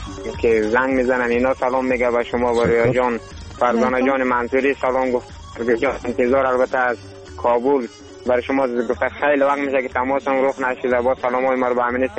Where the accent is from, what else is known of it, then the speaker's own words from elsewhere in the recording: Afghanistan; همه ما شما افغان هستیم